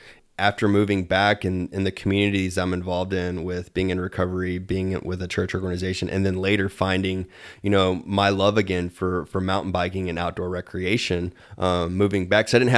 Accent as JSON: {"language": "English", "town": "Augusta", "region": "Georgia", "country": "United States", "tie": "born or raised there", "said": "I grew up in Augusta, Georgia, and the first time I went out west, I was 17"}